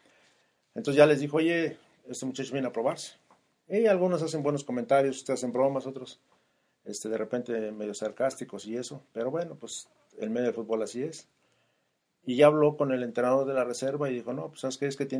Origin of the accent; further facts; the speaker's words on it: Mexico City, Mexico; Yo soy de la Ciudad de México.